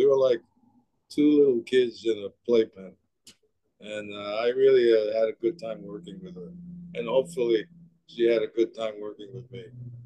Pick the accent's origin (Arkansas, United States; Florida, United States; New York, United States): New York, United States; Harlem; although I grew up in Harlem.